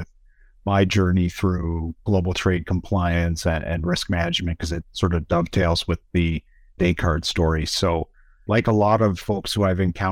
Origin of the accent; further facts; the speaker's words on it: Canada; I'm based in Canada, and so I'm Canadian, educated in Canada.